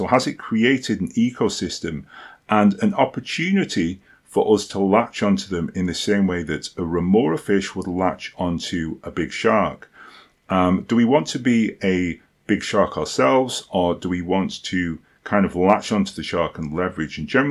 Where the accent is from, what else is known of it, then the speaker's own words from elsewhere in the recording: United Kingdom; by the way, I am British, and so I pronounce it niche.